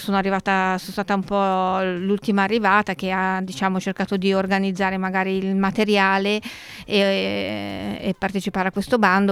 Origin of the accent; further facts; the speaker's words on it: Milan, Lombardy, Italy; now in Cagliari, Italy; sentirete che appunto non sono molto sarda, sono di Milano e in realtà ho lavorato tanti anni all'estero, ho lavorato nella cooperazione internazionale per circa 20 anni proprio all'estero e poi per caso sono finita qua a Cagliari